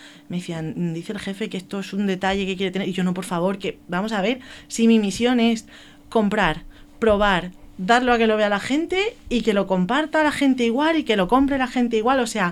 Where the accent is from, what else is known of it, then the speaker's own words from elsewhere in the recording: Jumilla, Region of Murcia, Spain; Y es que tenemos una gastronomía que esto es una pasada. O sea, todo el que quiera venir a Jumilla, vaya donde vaya, vaya al bar que vaya, va a comer